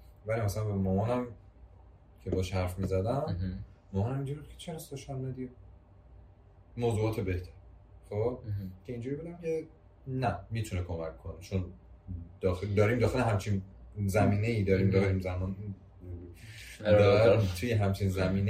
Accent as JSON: {"language": "Persian", "country": "Iran", "said": "ولی من نمیدونم چرا ما ایرانی ها، خودم هم مثلا، نتونستیم باش ارتباط بگیریم"}